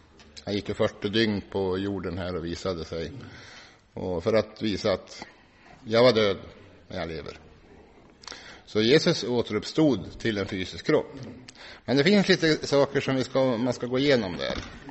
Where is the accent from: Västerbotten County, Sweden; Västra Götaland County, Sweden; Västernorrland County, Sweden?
Västernorrland County, Sweden; Sundsvall; när jag växte upp i Sundsvall